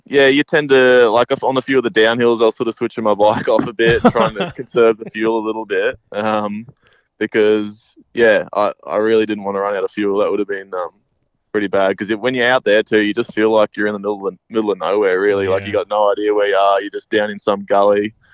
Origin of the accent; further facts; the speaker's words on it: Queensland, Australia; obviously sort of my hometown event, I guess you could say. It was still an 8-hour drive, but it's the only Queensland round we have